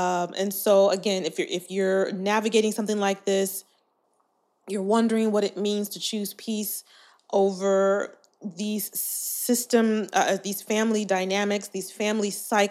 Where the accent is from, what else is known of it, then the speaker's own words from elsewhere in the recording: Inglewood, California, United States; born and raised in Inglewood, 310, whoop, whoop, okay, California